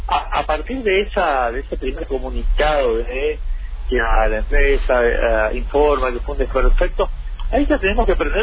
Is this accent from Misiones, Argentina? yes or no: yes; Misiones, Argentina; el sentido común que tenemos los misioneros para proteger